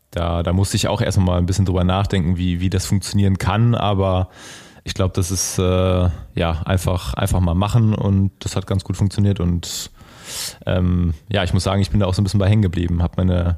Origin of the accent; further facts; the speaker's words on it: Kassel, Hesse, Germany; born there; Genau, also ich bin in Kassel geboren im Jahr 1989, sprich ich bin jetzt inzwischen 33 Jahre alt